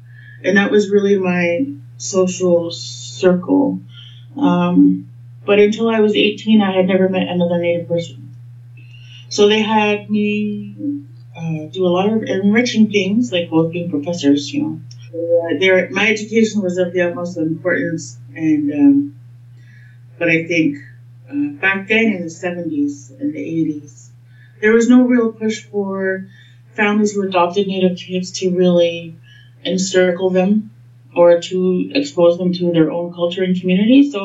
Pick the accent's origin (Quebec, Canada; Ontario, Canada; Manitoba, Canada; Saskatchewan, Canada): Quebec, Canada; Montreal; also born or lived in Fort Smith; I was transported from Fort Smith to Montreal, Quebec, through the 60s scoop. I was stolen from my mother and father, and I ended up in a very loving home in Montreal.